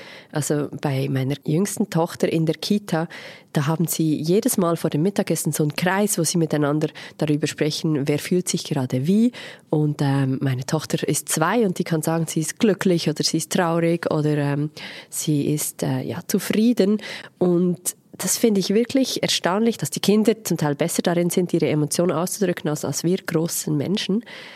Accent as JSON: {"language": "German", "town": "Romanshorn", "region": "Thurgau", "country": "Switzerland", "tie": "born or raised there", "said": "mein Heimatort ist Romanshorn."}